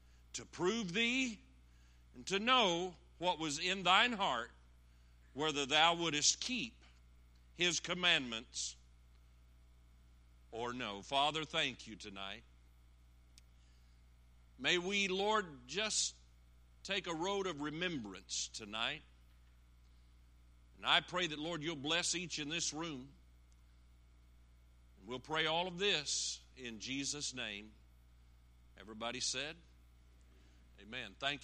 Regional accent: McAlester, Oklahoma, United States; born there; The nation was blessed in 1956 when I was born in McAllister, Oklahoma.

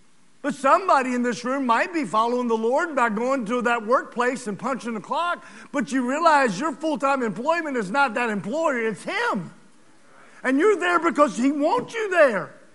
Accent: Lynchburg, Virginia, United States; You know, I grew up in Lynchburg, Virginia, and I went to Leesville Road.

